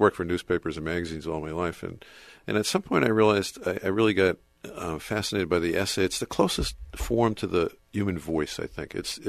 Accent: Merrick, New York, United States; Yeah, down by Jones Beach.

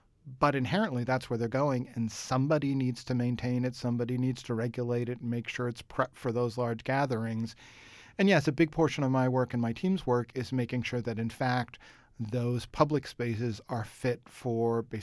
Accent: Allentown, Pennsylvania, United States; When I was growing up in Allentown, Pennsylvania, grew up in a very urban setting, a row house and all concrete and asphalt.

